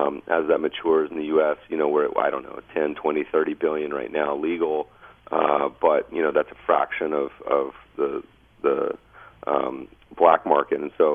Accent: Colorado, United States; I grew up, I was born in Colorado and still have a lot of family there.

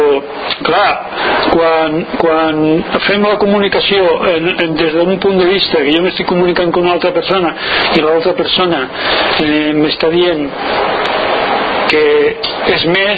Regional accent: Basque Country, Spain; Jo me sento biscaí. Jo soc de Biscaia. Me sento biscaí, viu Biscaia

